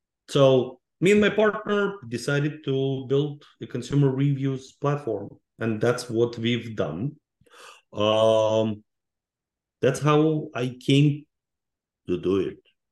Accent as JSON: {"language": "English", "country": "Ukraine", "second_language": "English", "moved": "as an adult", "lives_now": "United States", "said": "I'm an immigrant into this country 30 years ago. I came from Ukraine to United States."}